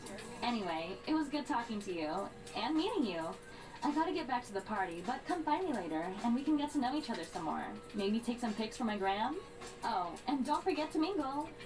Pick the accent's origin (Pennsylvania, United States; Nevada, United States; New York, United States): Nevada, United States; Where Ashley and I grew up back in Nevada